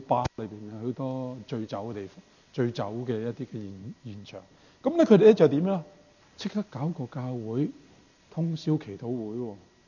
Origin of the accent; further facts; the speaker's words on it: Hong Kong; now in Toronto, Canada; 咁當然我係香港嚟㗎，係咁，咁香港有幾百萬人，佢話五千人，我望一望佢五千人好大咁，咁我哋大城市嘅人啊嘛，係咪？住慣大城市嘅人